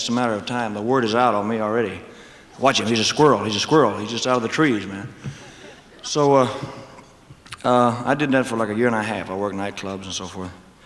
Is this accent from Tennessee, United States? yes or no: yes; Memphis, Tennessee, United States; It became pretty big overnight in my hometown.